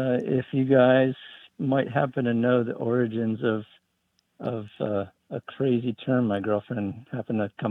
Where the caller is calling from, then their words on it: Nassawadox, Virginia, United States; Nassauwatucks, Virginia, the Eastern Shore.